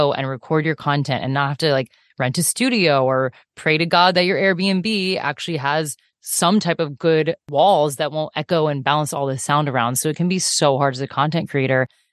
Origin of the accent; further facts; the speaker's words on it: Florida, United States; Also, I'm from Florida as well.